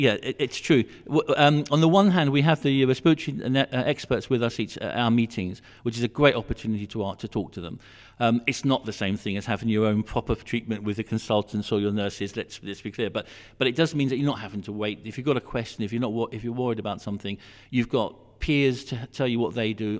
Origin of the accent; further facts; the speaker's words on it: West Midlands, United Kingdom; I think that's also important that we're North Staffs. I mean, we're all from Staffs. We're proud about the heritage of here